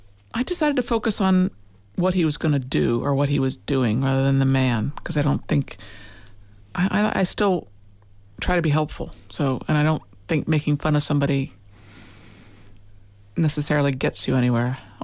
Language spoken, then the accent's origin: English; Washington, District of Columbia, United States; I was a little shy girl growing up in Washington, D.C. during the civil rights movement and the Watergate and women's movement.